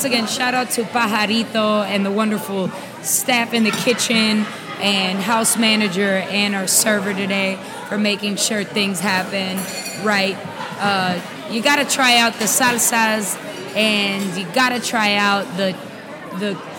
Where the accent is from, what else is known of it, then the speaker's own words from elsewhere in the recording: St. Paul, Minnesota, United States; But honestly, as a St. Paul, my whole life is St. Paul. I'm from St. Paul. Love St. Paul.